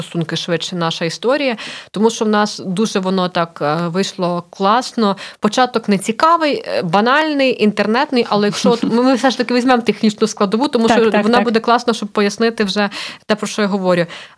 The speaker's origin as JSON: {"language": "Ukrainian", "region": "Galicia", "country": "Ukraine", "said": "Кажу, я з Святої Галичини, так не можна ходити на каву після двох повідомлень."}